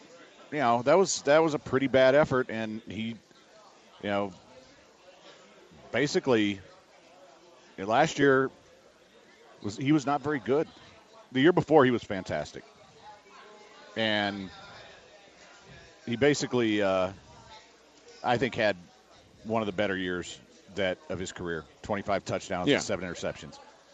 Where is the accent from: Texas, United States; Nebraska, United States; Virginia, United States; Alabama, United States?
Texas, United States; Houston; once they found out from Houston, I was from Houston, wanted to know my opinion.